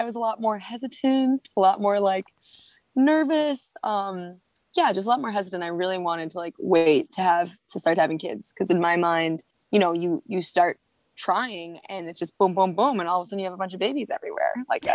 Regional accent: Milwaukee, Wisconsin, United States; moved away as an adult; now in Minnesota, United States; Yeah, I'm from Wisconsin. So I'm from Milwaukee originally, but I've lived in Minnesota my whole adult life. I mean, since I was 18.

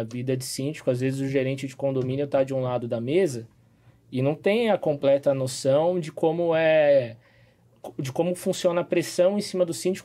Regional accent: São Paulo, Brazil; born there; tenho 37 anos, sou daqui de São Paulo mesmo.

